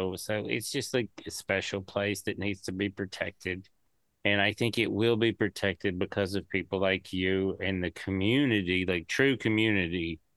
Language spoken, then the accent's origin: English; Tennessee, United States; and I'm a hillbilly from East Tennessee.